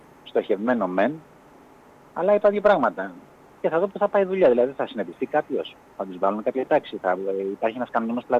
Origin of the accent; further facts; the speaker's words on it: Argostoli, Ionian Islands, Greece; Εγώ είμαι παιδί του Αργοστολίου και παραμένω παιδί του Αργοστολίου. Αγαπάω το Αργοστολίου, αγαπάω την πόλη μου.